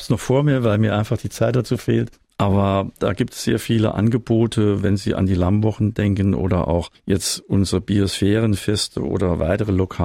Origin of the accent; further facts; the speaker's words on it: Bexbach, Saarland, Germany; born there; ich bin gebürtiger Bexbacher und werde nicht aus dem Saar-Pfalz-Kreis wegziehen